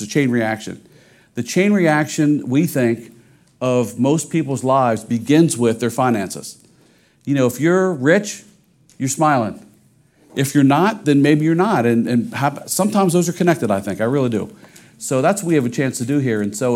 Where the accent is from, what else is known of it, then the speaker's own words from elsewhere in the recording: Cincinnati, Ohio, United States; now in Atlanta, United States; And so I was from Cincinnati, Ohio. And so I would bring people to Atlanta